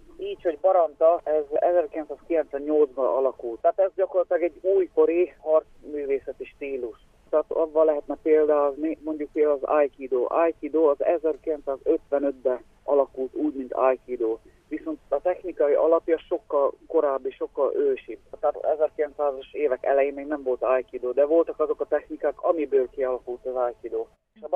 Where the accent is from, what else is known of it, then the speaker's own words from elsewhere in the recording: Dunajská Streda, Trnava Region, Slovakia; én Dunaszerdahelyen születtem, és ott is nevelkedtem. Ott csak ez volt.